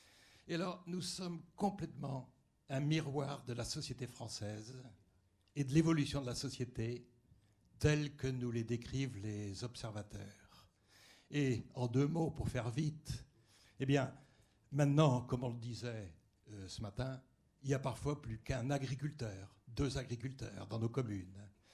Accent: Angoulême, Nouvelle-Aquitaine, France; born there; moi je suis né à Angoulême

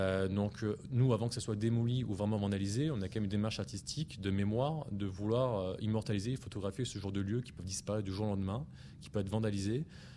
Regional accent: Bordeaux, Nouvelle-Aquitaine, France; Ah, je suis de Bordeaux, ouais.

